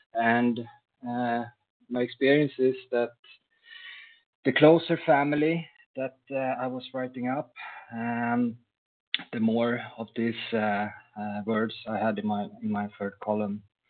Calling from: Sweden; I'm calling in. I'm a recovered compulsive worried, and I'm calling in from Sweden.

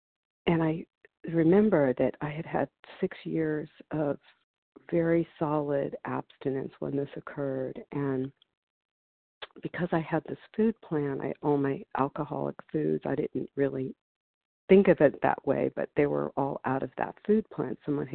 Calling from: Lincoln, Nebraska, United States; I'm calling from Nebraska, Lincoln, Nebraska, but I'm listed in New York. This is a temporary place right now.

